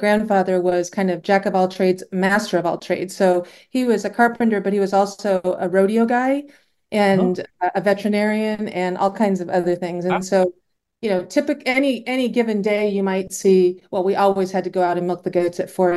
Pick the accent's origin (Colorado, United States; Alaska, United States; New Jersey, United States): Alaska, United States; And then I fish usually in Alaska. I grew up in Alaska as well.